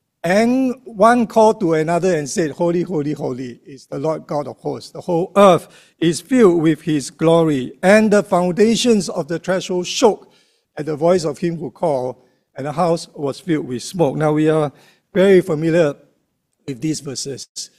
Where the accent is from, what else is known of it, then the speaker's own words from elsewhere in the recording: Singapore; So I said, yeah, we are from Singapore and we're here to do some work among the poor.